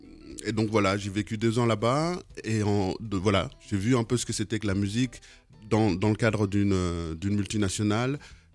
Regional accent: Senegal; En tout cas, voilà, moi je suis sénégalais

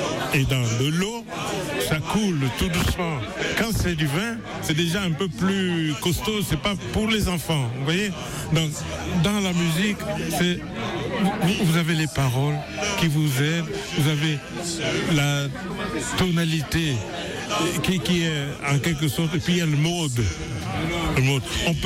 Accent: Douala, Littoral, Cameroon; born there; parce que je sais chanter de makossa, je suis né à Douala.

